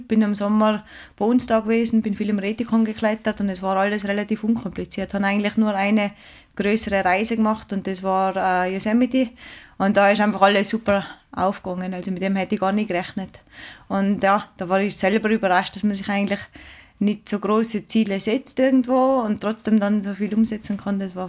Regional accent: Strengen, Tyrol, Austria; now in Vorarlberg, Austria; Also ich bin in Strengen am Adelberg aufgewachsen, im Tirol, und wohne aber schon seit, ich glaube, 16 Jahren im Vorarlberg.

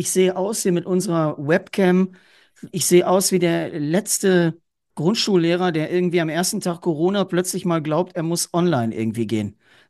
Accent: Essen, North Rhine-Westphalia, Germany; born there; Sie kommt ja gebürtig aus Düsseldorf, ich aus Essen.

